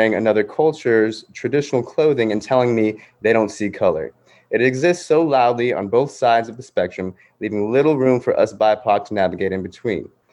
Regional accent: New York City, New York, United States; now in Port Townsend, United States; I'm from New York City originally, and I have lived in Washington for almost 6 years. I've been in Port Townsend for almost 3 years now

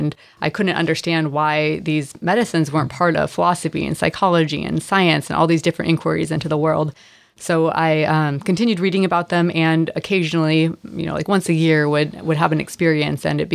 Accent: Mill Creek, Washington, United States; also born or lived in Bothell; I am not, but I was born in the state of Washington, just north of Seattle, outside of Bothell area. And I've been on the peninsula working since 2010 and living here since 2016.

